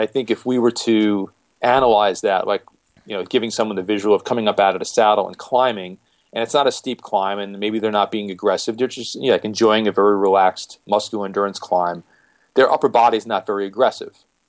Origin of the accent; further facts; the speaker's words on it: New York City, New York, United States; when I grew up in New York City, one of the great benefits of living in New York City